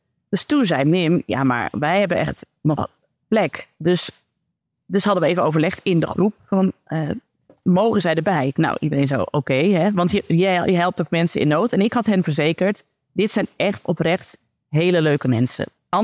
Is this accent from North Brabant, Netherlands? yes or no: no; Zwolle, Overijssel, Netherlands; ik kom uit Zwolle.